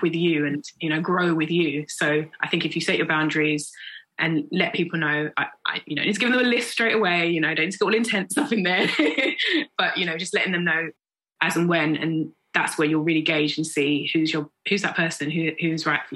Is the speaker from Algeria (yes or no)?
no; Peckham, London, United Kingdom; I mean, I'm from Peckham. I grew up where people literally call your number right standing there.